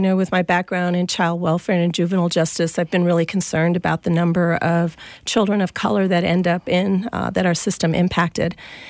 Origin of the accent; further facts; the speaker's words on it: South Valley, New Mexico, United States; I remember growing up in the South Valley and always feeling marginalized because I was from the South Valley.